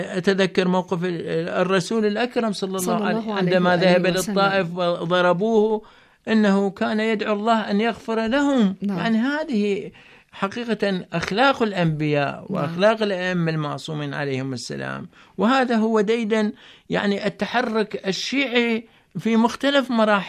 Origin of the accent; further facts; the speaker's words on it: Basra, Basra Governorate, Iraq; يعني تعرفت عليه في البصرة، يعني ابن مدينتي